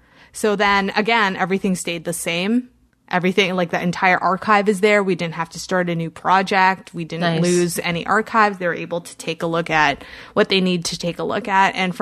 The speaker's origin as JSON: {"language": "English", "country": "Canada", "said": "I'm Canadian"}